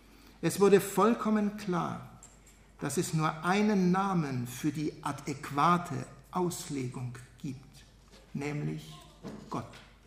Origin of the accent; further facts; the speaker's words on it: Erlangen, Bavaria, Germany; in Erlangen, meiner Heimatstadt, veranstaltet wurden.